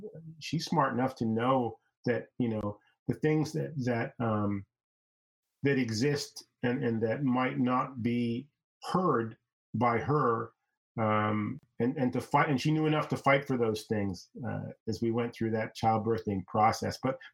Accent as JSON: {"language": "English", "region": "England", "country": "United Kingdom", "tie": "born there", "said": "I was born in England, so, you know, I certainly know what the British taught as history, but my parents are from the Caribbean, my family's from the Caribbean"}